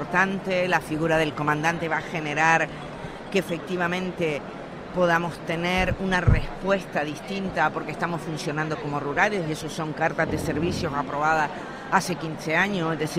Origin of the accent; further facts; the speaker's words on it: Canary Islands, Spain; cómo somos los majoreros